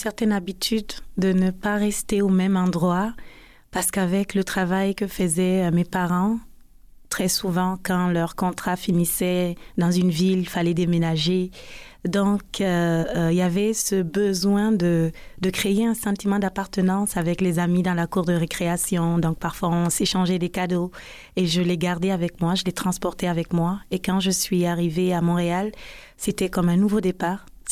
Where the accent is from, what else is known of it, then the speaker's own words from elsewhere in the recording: Equatorial Guinea; moved away; also born or lived in Guinea; J'ai grandi en Guinée équatoriale. Alors, avec mes parents, on a quitté la Guinée. J'avais à peine 5 ans pour la Guinée équatoriale, pour des opportunités d'emploi que mon père a eues.